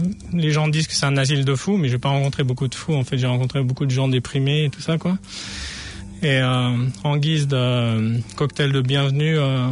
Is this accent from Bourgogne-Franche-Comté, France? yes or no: yes; Chalon-sur-Saône, Bourgogne-Franche-Comté, France; born there; also born or lived in Montpellier; je suis né en France, je suis né à Chalon-sur-Saône et j'ai vécu à Montpellier avec mes parents et ma sœur. Et j'étais marié à une kiwi. Et nous sommes partis en France avec les 5 enfants.